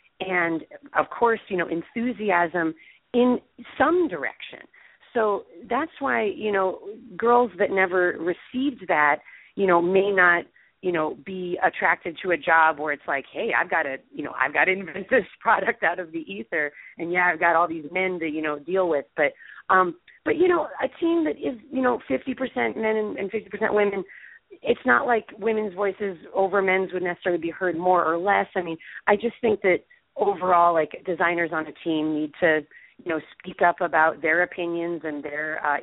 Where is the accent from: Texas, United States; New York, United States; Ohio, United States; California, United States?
California, United States; I had no idea was even happening, and I'm from the Bay Area.